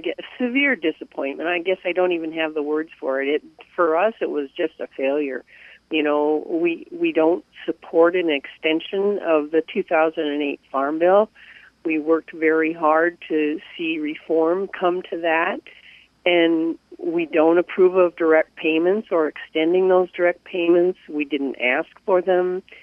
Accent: Iowa, United States; I'm a farmer from Northern Iowa

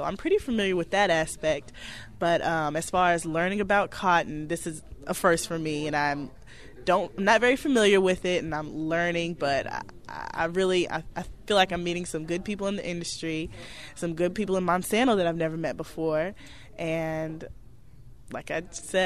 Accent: Houston, Texas, United States; I'm from Houston, Texas.

